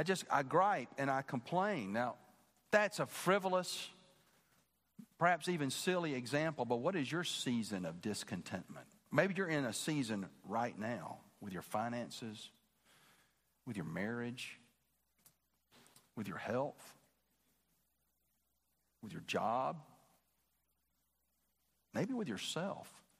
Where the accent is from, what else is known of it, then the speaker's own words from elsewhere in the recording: Birmingham, Alabama, United States; now in Warner Robins, United States; I was born in the South, and I am not a fan of brutally hot weather. And it's hotter here in Warner Robins than it was where I grew up in Birmingham, Alabama.